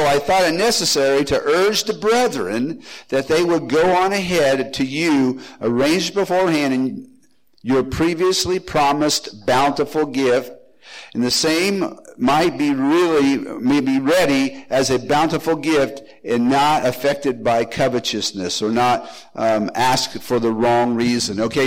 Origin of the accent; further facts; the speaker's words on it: Indiana, United States; Now, we're from Indiana